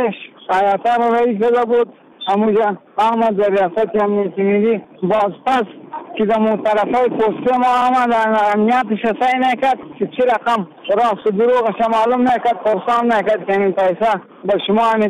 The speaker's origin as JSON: {"language": "Persian", "country": "Afghanistan", "said": "افغان هستیم از افغانستان هستیم"}